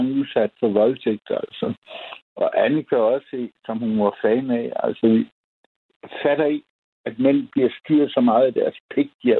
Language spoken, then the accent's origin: Danish; Region of Southern Denmark, Denmark; Men så dukker hun op til en fest i mit barndomshjem, en stor gård på Fyn.